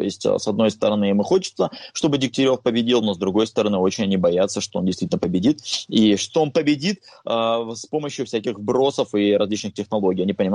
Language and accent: Russian; Khabarovsk, Khabarovsk Krai, Russia; как любой хабаровчанин и патриот своего города